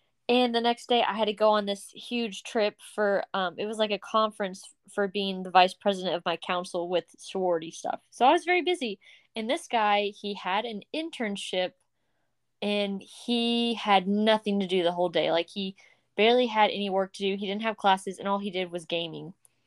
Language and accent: English; Kentucky, United States; We see that we get a lot of viewers from Kentucky. We love that since we're from Kentucky.